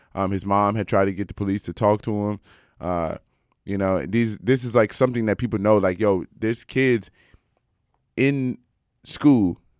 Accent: United States; I mean, like, as an American

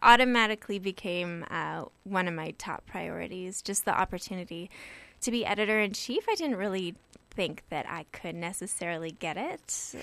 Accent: Kelowna, British Columbia, Canada; now in Vancouver, Canada; I have been in Vancouver for a couple of years, born and raised in Kelowna, which is not too far away.

